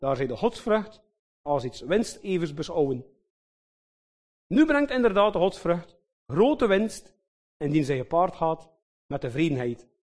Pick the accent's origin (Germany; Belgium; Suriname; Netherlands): Belgium; Flanders; we zijn Vlaming onder elkaar.